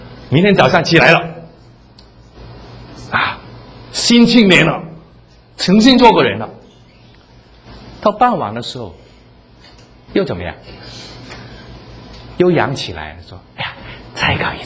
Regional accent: China; 你知道啊，犹太人跟我们中国人一样的哈，通常是什么时候 分家产的

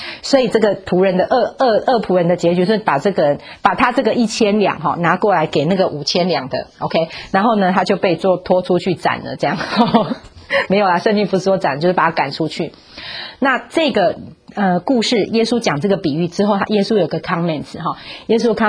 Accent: China; 你就说老天爷嘛，哈，我们中国人就讲老天爷嘛，哈。

